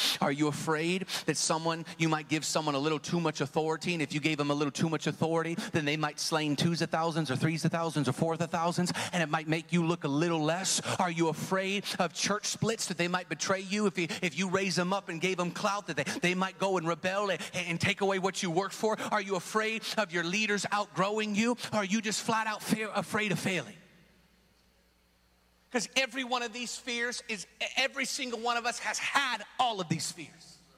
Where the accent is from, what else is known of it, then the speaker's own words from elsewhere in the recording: Seattle, Washington, United States; I'm from Seattle.